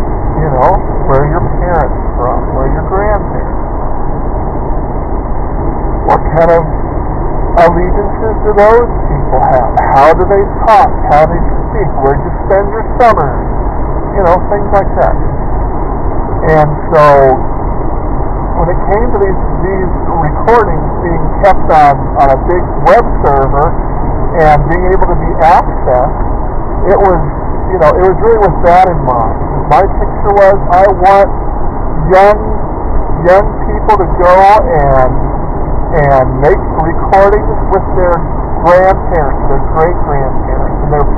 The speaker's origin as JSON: {"language": "English", "region": "California", "country": "United States", "tie": "born or raised there", "said": "My whole entire town that I grew up in Southern California is now just called, it's a derogatory term called Smithville for the Vietnamese."}